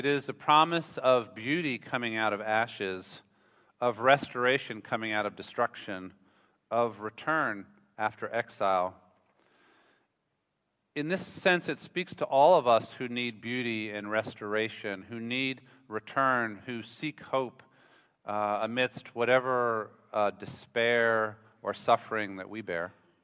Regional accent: United States; accent: American; I would like to apologize for my American accent. Whenever I hear Scottish or English or just British accents, I feel bad about myself and my country.

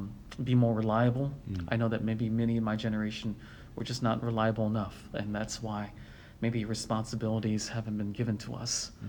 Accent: Portland, Oregon, United States; now in Wake Forest, United States; We moved back to my hometown in Portland, pastored there just on a voluntary basis.

